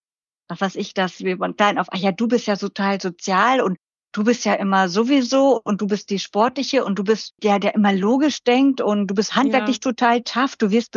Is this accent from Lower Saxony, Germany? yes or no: yes; Lower Saxony, Germany; ich komme ja aus Friesland und ich glaube, ich spreche relativ Hochdeutsch, auch immer wieder dran gearbeitet